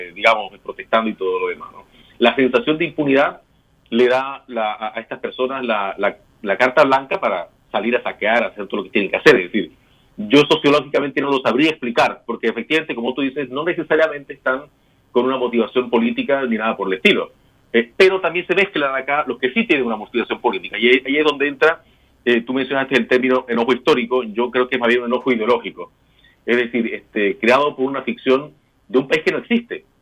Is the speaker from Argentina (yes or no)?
no; Venezuela; now in Chile; personas como yo que llegamos de Venezuela hace tantos años, ¿qué venimos a buscar acá?